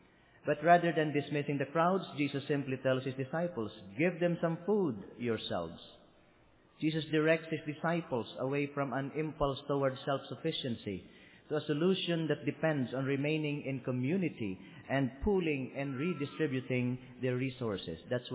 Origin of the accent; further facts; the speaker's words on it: Philippines; That is a big problem also in my home country. In the Philippines